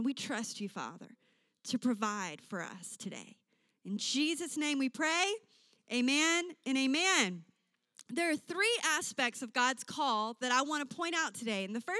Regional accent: Michigan, United States; I am from Michigan. We have high outer walls.

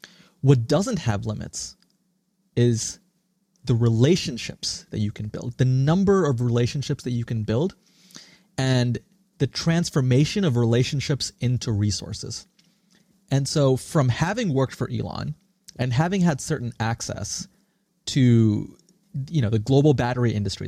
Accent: Singapore; also born or lived in India; now in United States; I was born in India. I grew up in Singapore. And I came to the U.S. 20 years ago

